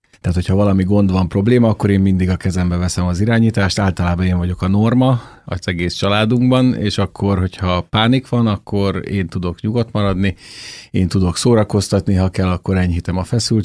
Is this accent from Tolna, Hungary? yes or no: no; Hajdúdorog, Hajdú-Bihar, Hungary; meg hát én is Hajdúdorogról származom, és ott élnek ilyen emberek